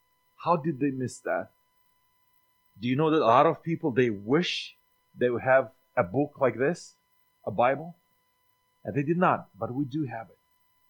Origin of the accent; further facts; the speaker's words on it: Moldova; born there; English is a second language; In my country, I was born in Moldova.